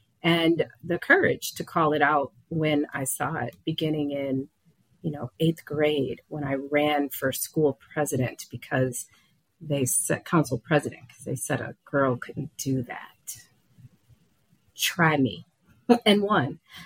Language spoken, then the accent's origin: English; Detroit, Michigan, United States; And I grew up in Detroit. At the time, it was America's largest Black city.